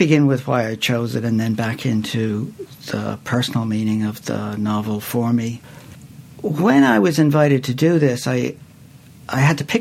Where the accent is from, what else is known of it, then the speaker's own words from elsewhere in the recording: Ireland; moved away as an adult; I grew up in Ireland. I only left when I was 25 years old.